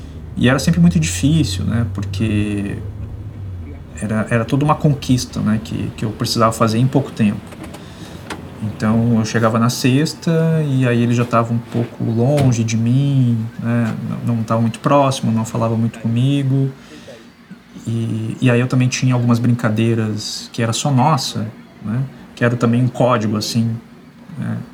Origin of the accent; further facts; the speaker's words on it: Rio de Janeiro, Brazil; born there; now in Porto Alegre, Brazil; eu tenho 44 anos, nasci no Rio de Janeiro, moro aqui em Porto Alegre já há alguns anos